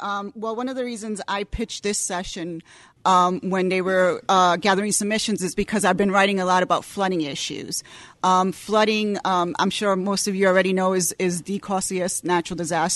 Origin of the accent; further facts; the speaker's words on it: New York, United States; I'm a New Yorker, so that should not be a problem.